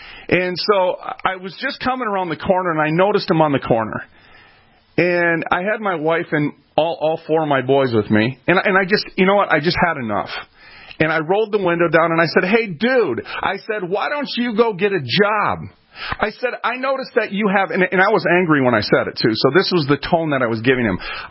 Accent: Minneapolis, Minnesota, United States; I'm a welfare kid. I was raised in North Minneapolis. I moved 37 times before I actually moved into the first house I ever lived in.

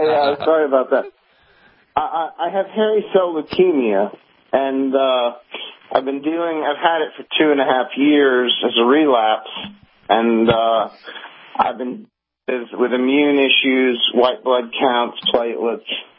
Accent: Boston, Massachusetts, United States; now in Virginia, United States; Well, I'm actually from Boston

